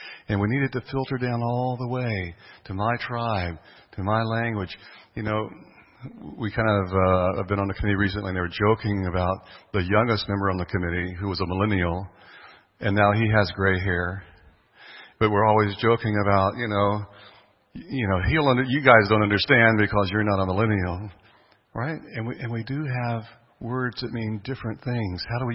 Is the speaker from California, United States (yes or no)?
yes; California, United States; now in Florida, United States; Sorry, I know I'm in Florida. I got to be careful what I say. I'm from California.